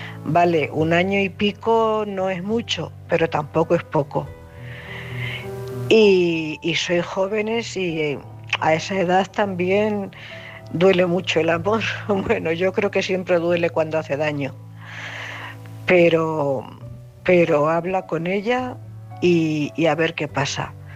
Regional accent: Cuenca, Castilla-La Mancha, Spain; de Cuenca.

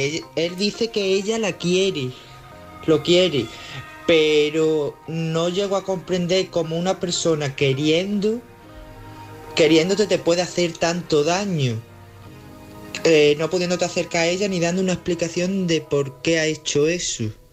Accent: Badajoz, Extremadura, Spain; de Badajoz.

